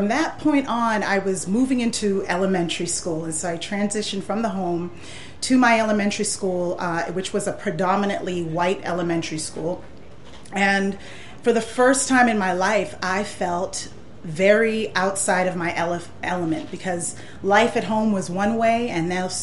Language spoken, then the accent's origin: English; United States; I'm American, but I'm also Haitian.